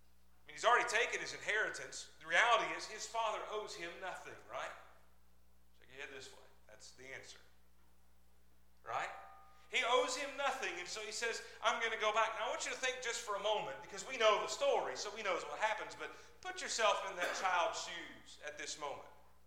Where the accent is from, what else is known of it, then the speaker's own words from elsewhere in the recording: Murfreesboro, Tennessee, United States; And I'm a city kid, right? I grew up in Murfreesboro.